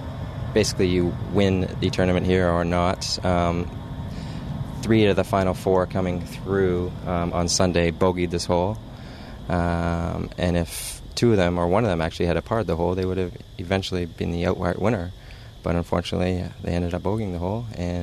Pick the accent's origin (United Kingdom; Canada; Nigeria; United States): Canada; Hamilton, Ontario; now in Thailand; I'm known as a Farang. I come from Hamilton, Ontario, Canada. And I've been here almost a year and a half now.